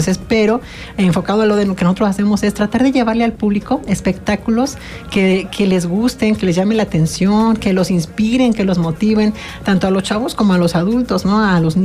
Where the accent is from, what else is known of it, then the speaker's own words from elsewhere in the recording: Cuernavaca, Morelos, Mexico; Somos aquí morelenses, yo soy de Cuernavaca, Morelos, yo aquí nací